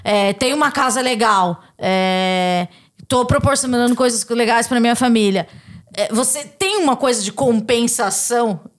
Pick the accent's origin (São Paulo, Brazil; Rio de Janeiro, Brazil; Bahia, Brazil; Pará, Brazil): São Paulo, Brazil; Eu não sou uma pessoa preta, mas eu sou da periferia, eu sou do Capão Redondo.